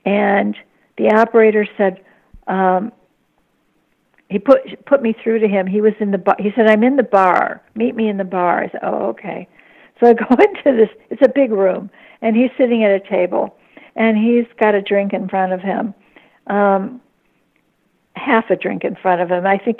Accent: Chicago, Illinois, United States; I grew up in Chicago, but my dad was from New York.

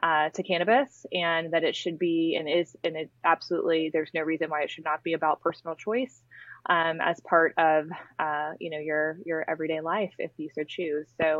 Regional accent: Jacksonville, Florida, United States; I grew up in Jacksonville in Duval County. So shout out to all my Jacksonville folks out there.

